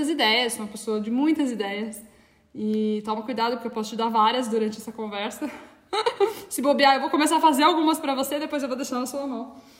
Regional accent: Sorocaba, São Paulo, Brazil; moved away as an adult; now in São Paulo, Brazil; Eu tô com 35 anos e faz 10 anos que eu tô em São Paulo, mas faz uns 15 que eu saí de Sorocaba, porque eu nasci em Sorocaba, estudei lá, fiz faculdade de comunicação social lá

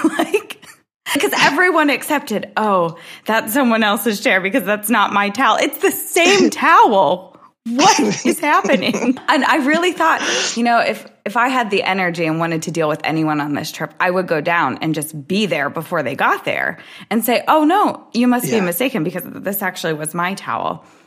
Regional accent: United States; And I, being the American that I am, had actually never heard of the islands before that.

